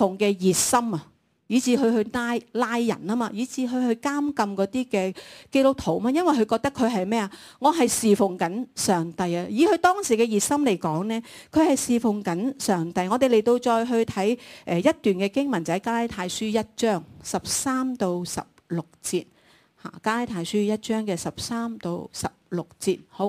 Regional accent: Hong Kong; 但是对我们外邦人，对我们香港人来到讲，西九就是西九，是吧？

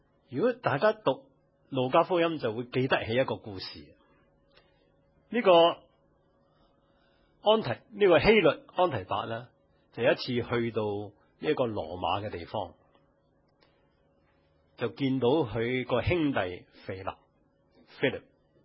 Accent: China; 我们中国人一想起狐狸，你想到什么？蛊惑啦，阴湿啦，狡诈啦，这个是中国人的。

